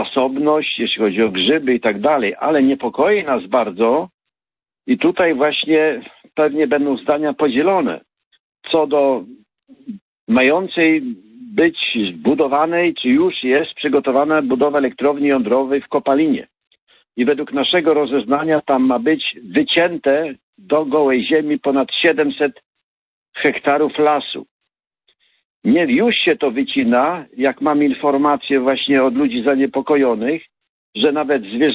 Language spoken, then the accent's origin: Polish; Pomeranian Voivodeship, Poland; bardzo jesteśmy zaniepokojeni jako Kaszubi, mający tutaj tą instalacją